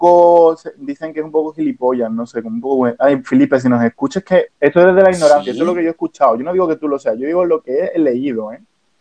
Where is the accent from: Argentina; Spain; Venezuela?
Spain; Chiclana de la Frontera, Andalusia; Nosotros estamos contando nuestra experiencia de cómo nos criamos en Chiclana